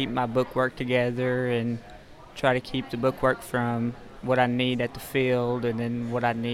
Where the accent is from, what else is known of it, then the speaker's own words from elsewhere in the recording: Paris, Tennessee, United States; I'm from Parrish, Tennessee, and what I did was grow tobacco.